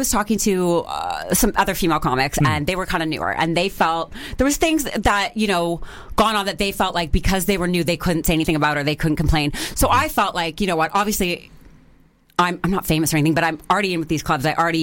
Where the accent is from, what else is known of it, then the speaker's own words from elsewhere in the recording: Canada; now in United Kingdom; I'm Canadian, by the way.